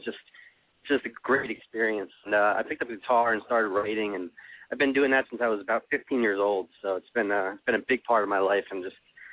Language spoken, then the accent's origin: English; Hollywood, Florida, United States; I came from Hollywood, Florida, and actually I wanted to be a baseball player when I was a kid.